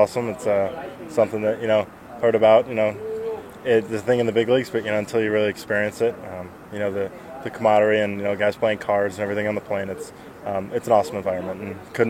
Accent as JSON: {"language": "English", "town": "Oswego", "region": "Illinois", "country": "United States", "said": "I'm from Oswego."}